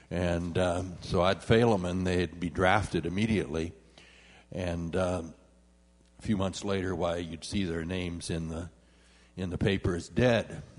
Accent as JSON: {"language": "English", "region": "Kansas", "country": "United States", "tie": "born or raised there", "also_born_or_lived": "Utah", "said": "I grew up here in Kansas, in Kansas schools throughout, and in a Protestant household. And when I took my first job and left Kansas for the first time, I went to Utah."}